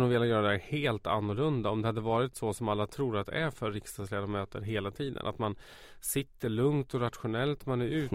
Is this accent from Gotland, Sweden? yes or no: no; Kungsör, Västmanland County, Sweden; valet 2006 var jag hemma i Kungsör, där jag kommer ifrån, och pratade på gymnasieskolan.